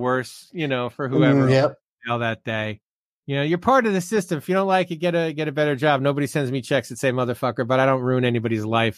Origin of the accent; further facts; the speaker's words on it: New Jersey, United States; the state of New Jersey at one point set up a roadblock on St. Patrick's Day in my hometown. The police got. Just to give you an idea of where I come from.